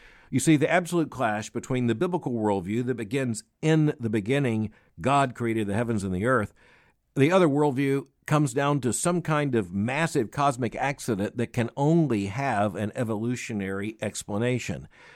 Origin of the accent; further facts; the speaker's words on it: Florida, United States; I've seen that personally growing up in Florida